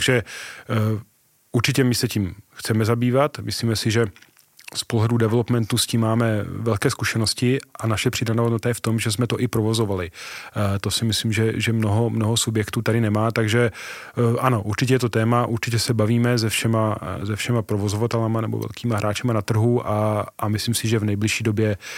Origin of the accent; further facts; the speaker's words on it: Slovakia; now in Czech Republic; my jsme původem ze Slovenska, táta po odchodu ze Slovenska přemýšlel, co bude dělat